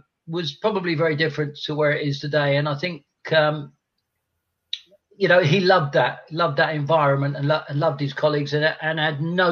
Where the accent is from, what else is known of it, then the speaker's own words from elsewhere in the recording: London, United Kingdom; We lived literally a stone's throw from Upton Park.